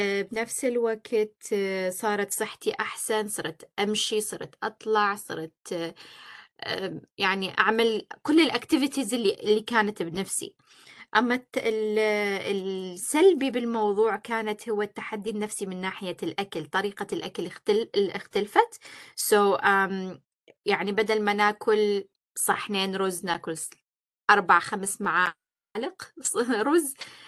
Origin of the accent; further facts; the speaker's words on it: Iraq; born there; moved away; انا مولوده بالعراق بس عملت العمليه هنا